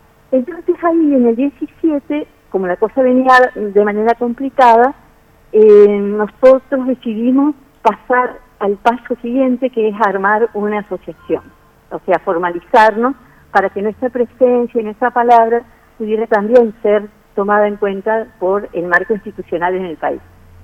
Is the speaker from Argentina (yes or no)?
yes; Córdoba, Argentina; now in Posadas, Argentina; Bien, yo soy cordobesa, pero ya acá vivo hace más de media vida, ¿no?